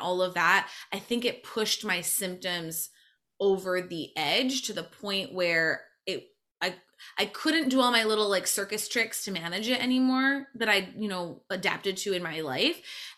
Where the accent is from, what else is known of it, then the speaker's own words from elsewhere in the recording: Michigan, United States; I had moved back to the States. I'm from Michigan originally. I was, you know, back at home for a while.